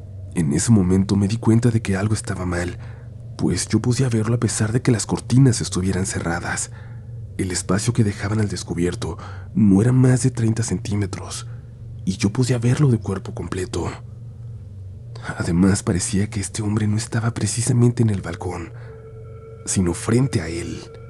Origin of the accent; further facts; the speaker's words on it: Dominican Republic; Soy de República Dominicana, un país en el que, al igual que el resto de Latinoamérica, está muy arraigada la religión católica.